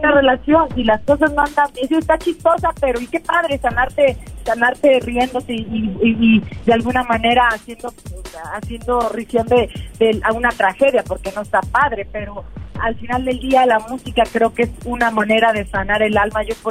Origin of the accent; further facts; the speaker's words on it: Mexico; todos esos géneros tenemos la fortuna de tener como mexicanos